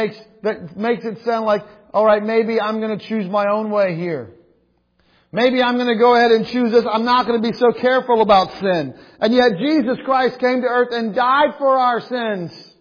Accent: South Carolina, United States; also born or lived in Indiana; When I was in the second grade, we moved from Indiana to South Carolina between first and second grade.

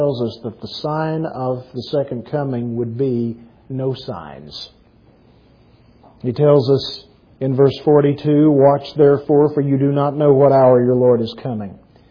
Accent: Junction, Texas, United States; Out in my hometown of Junction recently, the pastor of the Presbyterian Church was preaching on Adam, Eve, and the serpent

